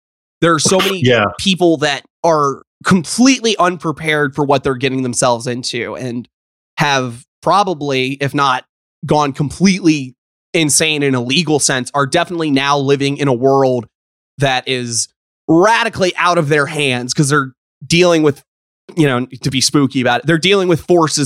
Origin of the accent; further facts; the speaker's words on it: the South, United States; Especially, you know, I grew up in the South, so we have lots of that where you go up north for a little while and you hear something like, why do you accent the word like that?